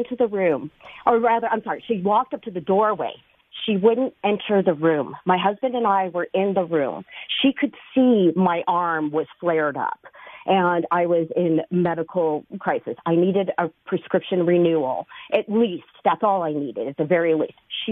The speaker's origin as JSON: {"language": "English", "town": "Los Angeles", "region": "California", "country": "United States", "tie": "born or raised there", "said": "I'm old enough to remember when Iran, when the Shah was kicked out, and I was growing up in Los Angeles at the time, and I had Persian friends."}